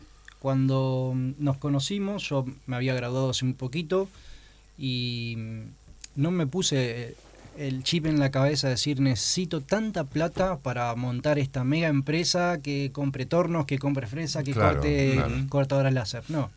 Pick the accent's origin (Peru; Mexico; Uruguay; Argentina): Argentina; Pergamino, Buenos Aires Province; born there; moved away as an adult; Yo nací en Pergamino, me vine a estudiar acá